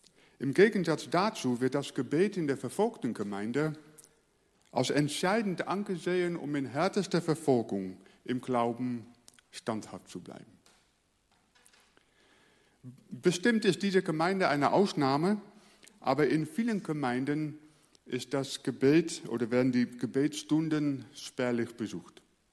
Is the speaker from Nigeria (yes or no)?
no; Netherlands; German is a second language; moved away as an adult; now in Germany; ich komme aus Holland und ich habe eine deutsche Frau und so kommt es, dass ich hier lebe. Vorher war ich Pastor von einer Freikirche in Berlin